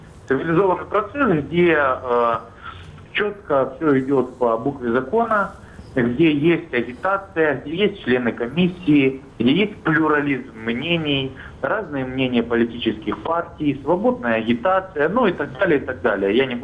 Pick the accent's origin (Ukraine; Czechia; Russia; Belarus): Ukraine; Donetsk, Donetsk Oblast; Я коренной дончанин, который 25 лет прожил в городе Донецке, который практически всю свою жизнь там говорил на русском языке